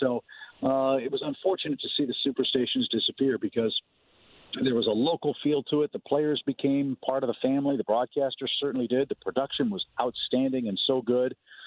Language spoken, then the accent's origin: English; Midwest, United States; Look, I, like so many kids, I grew up in the Midwest.